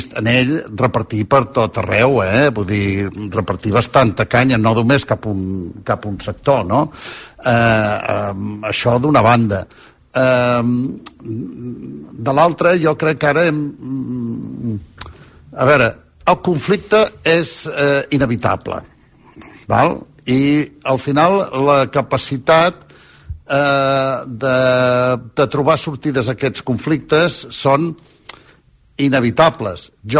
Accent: Girona, Catalonia, Spain; jo soc de Girona

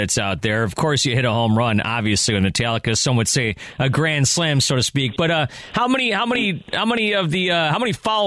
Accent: Buffalo, New York, United States; I grew up in Buffalo, and it was early on in their career.

